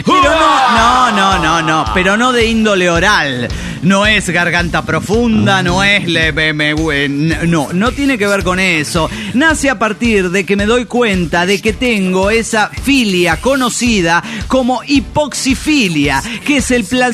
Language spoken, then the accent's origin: Spanish; Guadalajara, Jalisco, Mexico; de Guadalajara, Jalisco, México.